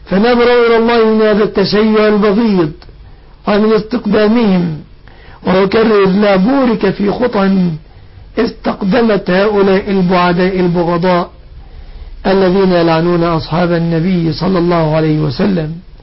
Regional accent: Egypt; بلادنا مصر

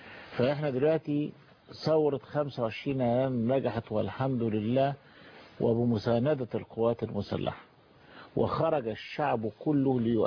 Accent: Egypt

